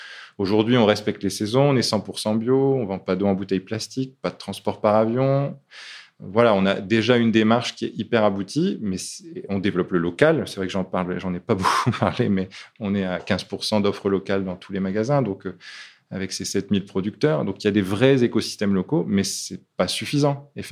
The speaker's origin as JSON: {"language": "French", "town": "Lille", "region": "Hauts-de-France", "country": "France", "said": "Je suis lillois au départ, oui. Et donc, toujours même, dans le cœur, ce n'est pas qu'au départ."}